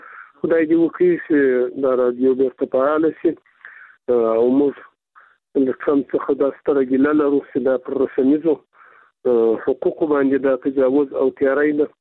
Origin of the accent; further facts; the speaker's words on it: Afghanistan; ځکه چې موږ د افغانستان خلک یو.